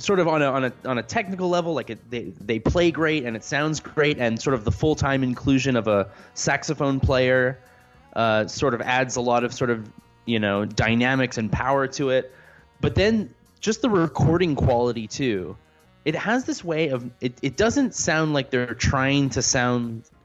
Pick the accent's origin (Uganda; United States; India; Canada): Canada; Montreal, Quebec; I am from Montreal, Quebec, Canada